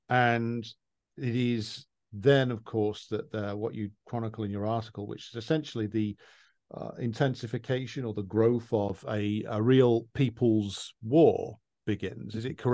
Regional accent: England, United Kingdom; Well, I am English.

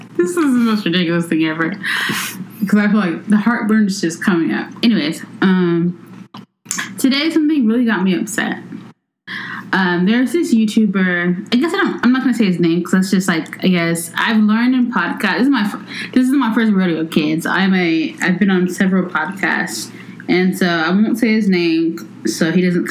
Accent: Texas, United States; He comes to Texas, where we are from Texas. I'm not going, we're from Texas, you know, that's what y'all want me to say. I'm from Texas.

